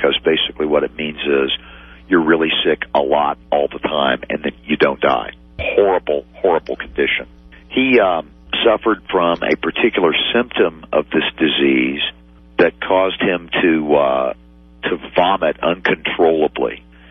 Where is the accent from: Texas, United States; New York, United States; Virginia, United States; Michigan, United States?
Texas, United States; Amarillo; This case was tried in Amarillo, Texas, my hometown.